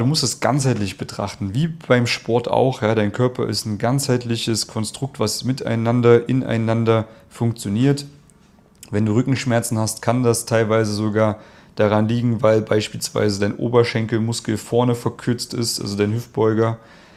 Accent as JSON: {"language": "German", "region": "East Germany", "country": "Germany", "said": "Ich komme ja ursprünglich aus dem Osten von Deutschland."}